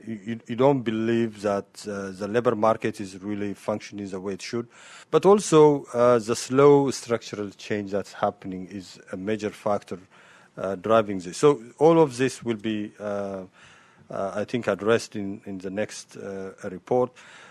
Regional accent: Ethiopia; I mean, I come from Ethiopia

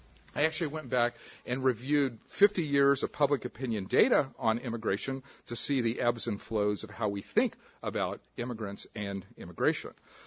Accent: United States; but it's discovered many things along the route that I, as an American, did not know about the immigration process.

